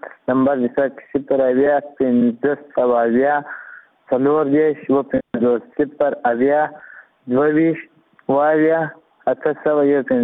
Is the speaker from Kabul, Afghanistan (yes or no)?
no; Kandahar, Afghanistan; زه د کندهار ولایت نه یم. د نورانی مې اوسیدونکی یم.